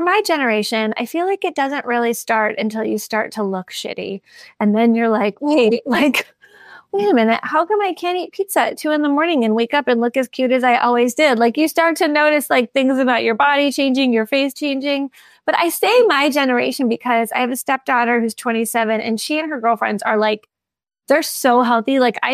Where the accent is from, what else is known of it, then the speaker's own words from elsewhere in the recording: Chicago, Illinois, United States; now in Los Angeles, United States; So I come to Los Angeles from Chicago, and eventually I quit smoking.